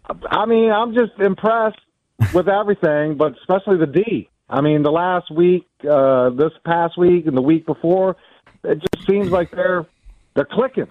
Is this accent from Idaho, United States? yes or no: no; Virginia, United States; Because I'm from Virginia, man. I've seen the hurricanes. I've been in Virginia Beach watching water come up the backyard